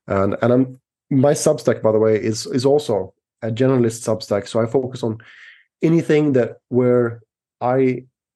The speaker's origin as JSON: {"language": "English", "country": "Sweden", "tie": "born or raised there", "also_born_or_lived": "Switzerland", "said": "I'm Swedish, by the way. I was born in Sweden. I was born in Switzerland, grew up in Sweden. But I spent most of my life outside of Sweden, so I consider myself more of an international citizen."}